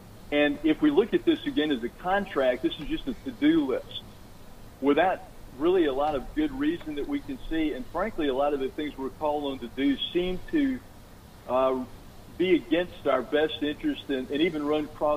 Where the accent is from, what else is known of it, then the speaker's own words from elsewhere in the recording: Alabama, United States; And I'm from Alabama, so, you know, grits are big down there.